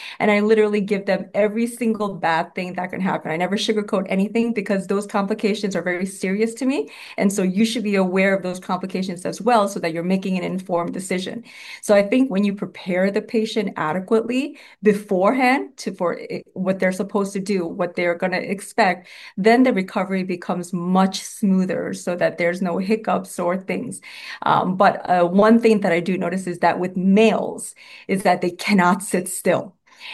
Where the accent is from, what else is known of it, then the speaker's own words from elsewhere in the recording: New York City, New York, United States; and I just absolutely love being a New Yorker.